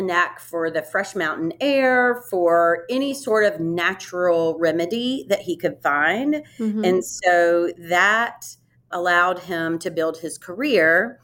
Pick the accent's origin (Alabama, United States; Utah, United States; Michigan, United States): Alabama, United States; Huntsville; also born or lived in Memphis; I'm a native Huntsvillian, although I was born in Memphis. I moved to Huntsville when I was seven.